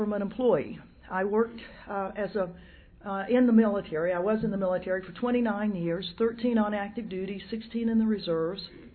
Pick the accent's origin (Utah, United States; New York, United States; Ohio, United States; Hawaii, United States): Hawaii, United States; Honolulu; I mean, I'm from Honolulu, Hawaii, and let me tell you what, coming from Hawaii after 2 months with this hip replacement